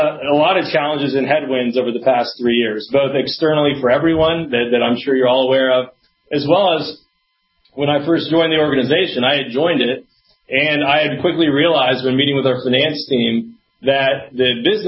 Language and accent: English; Atlanta, Georgia, United States; I'm from Atlanta